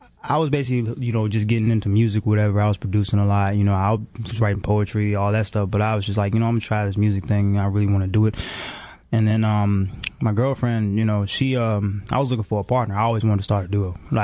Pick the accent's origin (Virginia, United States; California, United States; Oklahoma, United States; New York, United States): Virginia, United States; No, I'm from Virginia.